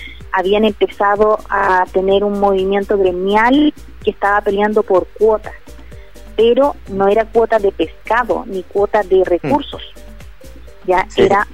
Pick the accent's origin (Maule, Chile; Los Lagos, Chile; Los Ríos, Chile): Los Lagos, Chile; Dalcahue; soy oriunda de la comuna de Dalcahue, de la provincia de Chiloé.